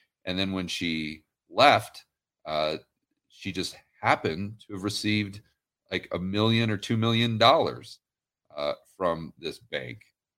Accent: Portland, Oregon, United States; I mean, I grew up in Portland, Oregon. And I went back a couple years ago

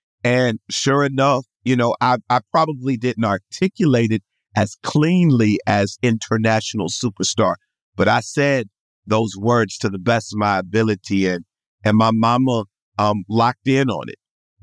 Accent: Houston, Texas, United States; I'm from Houston, Texas, originally. I'm one of 10 siblings, blended family.

